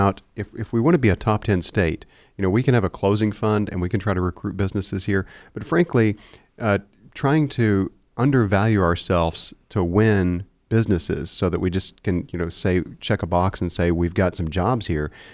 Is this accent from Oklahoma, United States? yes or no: yes; Seminole, Oklahoma, United States; when I travel to my hometown of Seminole, there's a lot of anxiety